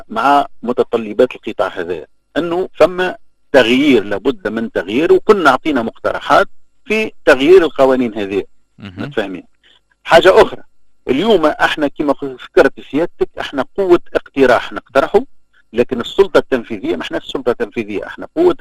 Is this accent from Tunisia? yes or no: yes; Tunisia; انا تونسي